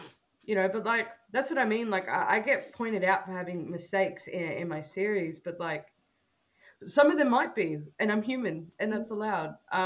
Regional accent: Australia; accent: Australian; My Australian accent, the computer says no.

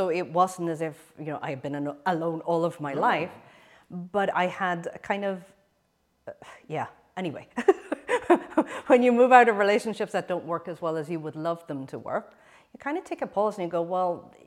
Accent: Ireland; looking forward to moving back to the UK, even though I'm from Ireland, but I bought a property in the UK

